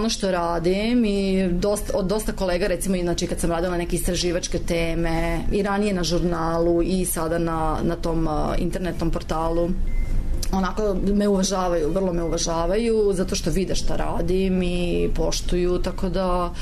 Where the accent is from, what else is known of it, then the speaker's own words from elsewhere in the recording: Serbia; now in Slovenia; mnogo mi kažu da ne bi nikad pomislili da sam ja Srpkinja, odnosno da slovenački nije moj materinji jezik